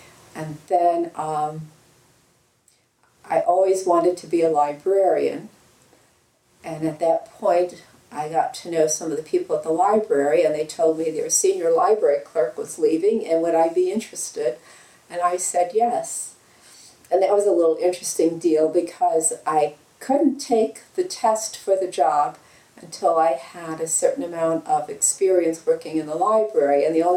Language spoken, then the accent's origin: English; Connecticut, United States; born there; it was World War II, and I was born in Connecticut, although everybody else in the family is a New Yorker.